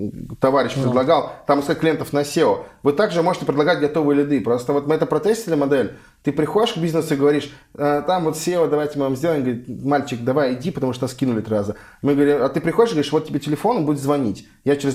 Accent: Moscow, Russia; Я сам из Москвы, мама, папа инженера.

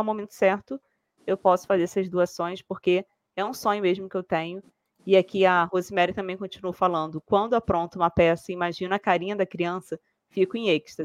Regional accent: Rio de Janeiro, Brazil; eu morava numa comunidade do Rio de Janeiro. Eu vim lá de Barros Filho, para quem é do Rio de Janeiro sabe que é uma comunidade que tem lá que é bem perigosa assim.

